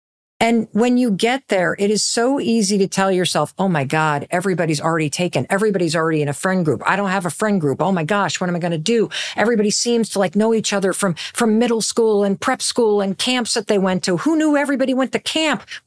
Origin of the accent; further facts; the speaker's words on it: Midwest, United States; when I got to Dartmouth 38 years ago, I was from the Midwest. I went to a tiny little public high school.